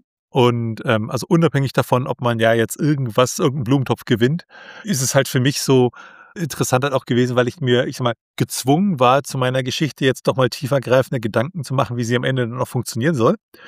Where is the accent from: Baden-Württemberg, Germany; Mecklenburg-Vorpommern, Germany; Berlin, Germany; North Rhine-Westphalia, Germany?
Mecklenburg-Vorpommern, Germany; Also ich komme hier aus Mecklenburg-Vorpommern, hier ist alles irgendwie ein bisschen flacher.